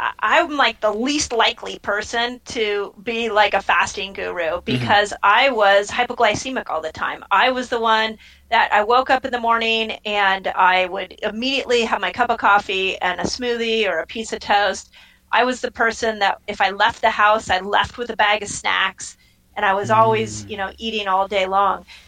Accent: Los Angeles, California, United States; also born or lived in Kansas City, Missouri; I was born in Kansas City, Missouri. And at the age of one, I actually moved to Los Angeles. And so I was pretty much raised in Los Angeles.

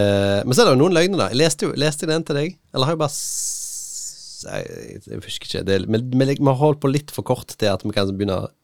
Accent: Karmøy, Rogaland, Norway; Da snakker vi min fagre øy, Karmøy, der jeg kommer fra

